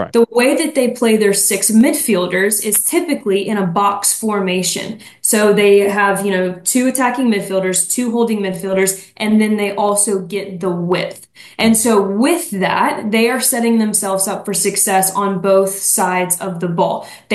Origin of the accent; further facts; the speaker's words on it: Mississippi, United States; I'm from Mississippi.